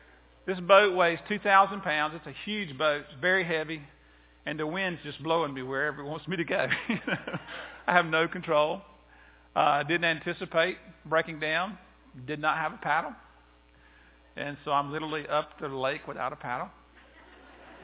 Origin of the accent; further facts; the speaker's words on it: Moultrie, Georgia, United States; also born or lived in Americus; I said, "Well, I'm from Moultrie originally. I'm from Americus," because I know a lot of people from Americus up in that area.